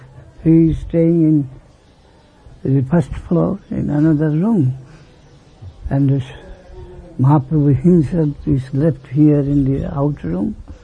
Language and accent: English; Kolkata, West Bengal, India; English is a second language; I was from Calcutta, from my quarter, I was visiting.